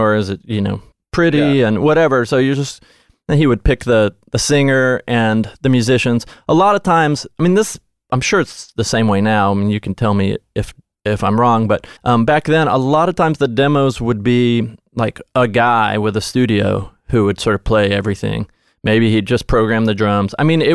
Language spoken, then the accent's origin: English; Nashville, Tennessee, United States; Yeah. Yeah. I grew up in Nashville.